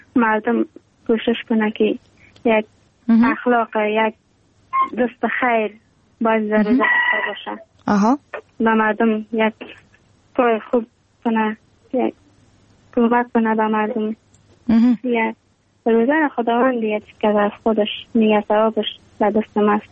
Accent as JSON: {"language": "Persian", "town": "Ghorband", "region": "Parwan", "country": "Afghanistan", "said": "از غوربند هستم."}